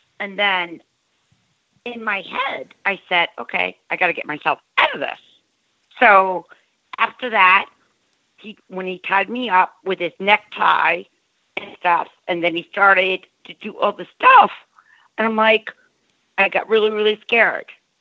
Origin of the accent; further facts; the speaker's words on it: Cold Spring Harbor, New York, United States; I grew up in Long Island, Colston Harbor